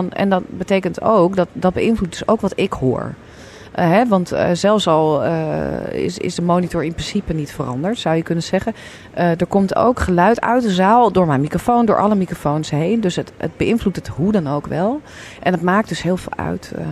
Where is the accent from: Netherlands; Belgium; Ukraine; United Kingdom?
Netherlands; Amsterdam, North Holland; omdat ik uit Amsterdam kom.